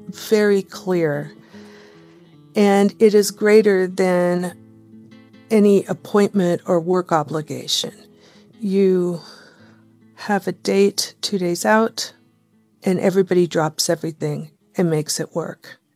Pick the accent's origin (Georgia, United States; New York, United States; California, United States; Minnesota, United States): California, United States; El Cerrito; I'm from El Cerrito, California.